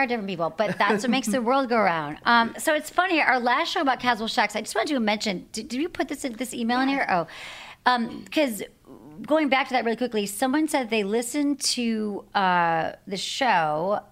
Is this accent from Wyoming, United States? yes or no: no; San Francisco, California, United States; because I'm not from LA, I'm from San Francisco, if anything, in Michigan.